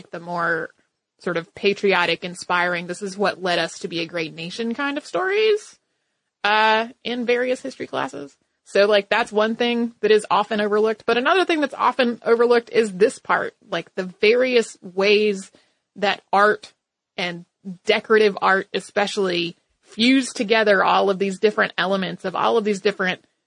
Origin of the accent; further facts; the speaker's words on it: Bermuda; I grew up in Bermuda and spent a lot of time at the museum